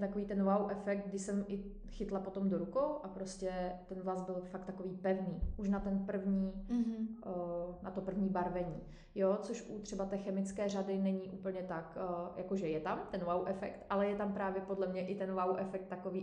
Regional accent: Zlín, Zlín Region, Czechia; Já jsem ze Zlína, ale působím teďka v Kostelci.

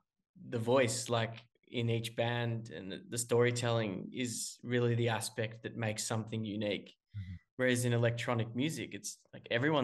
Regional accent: Australia; being an Australian

